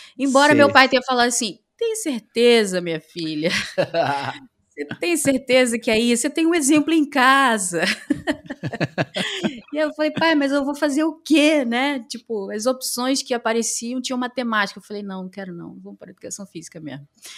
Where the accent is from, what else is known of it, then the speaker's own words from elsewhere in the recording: Rio de Janeiro, Brazil; accent: carioca; now in Foz do Iguaçu, Brazil; o sotaque carioca não nega de onde eu venho, né? Mas eu moro em Foz do Iguaçu há 8 anos, então eu moro aqui em Foz.